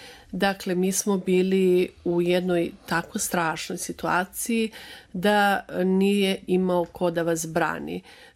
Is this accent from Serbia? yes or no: no; Lešak, Mitrovica District, Kosovo; also born or lived in Pristina; U tom severnom delu se nalazi moje mesto Lešak, gde sam ja rođena i gde sam živela i odakle sam i gde sam došla iz Prištine.